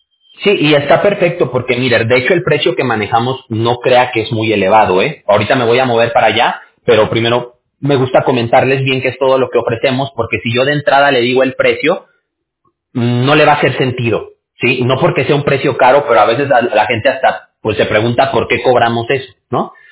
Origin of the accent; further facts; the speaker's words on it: Mexico; como decimos ahí en México, de donde yo soy